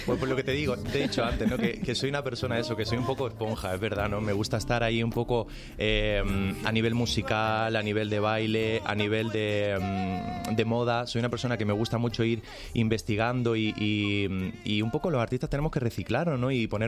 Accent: Granada, Andalusia, Spain; me recuerdan mucho a las cruces de mi tierra, de Granada, ¿no?

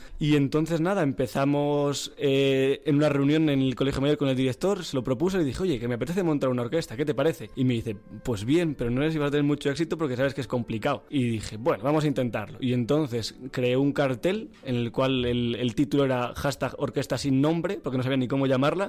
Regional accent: Soria, Castile and León, Spain; moved away as an adult; now in Madrid, Spain; yo soy de Soria, entonces allí terminé los estudios de piano y tenía que venir a Madrid

